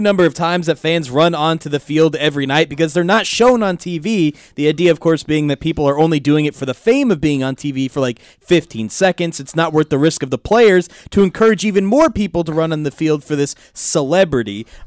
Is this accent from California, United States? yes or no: yes; California, United States; My home state of California is trying to do a good thing